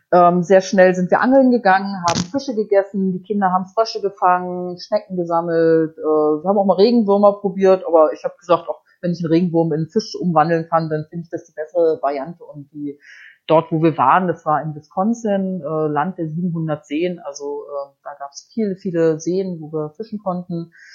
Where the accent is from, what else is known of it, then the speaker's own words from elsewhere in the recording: Baltic coast, Germany; Ich bin ja an der Ostsee aufgewachsen und angeln. Also ich bin auch mit der Angel in der Hand geboren, so ungefähr.